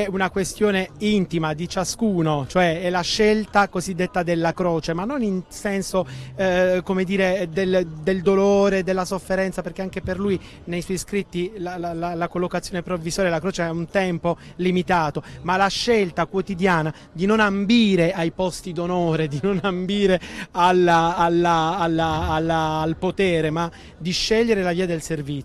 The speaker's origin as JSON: {"language": "Italian", "town": "Giovinazzo", "region": "Apulia", "country": "Italy", "said": "io sono di Giovinazzo, quindi uno dei quattro paesi che compongono la diocesi di Molfetta"}